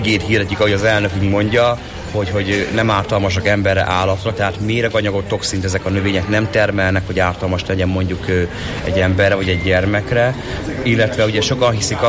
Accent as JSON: {"language": "Hungarian", "town": "Balmazújváros", "region": "Hajdú-Bihar", "country": "Hungary"}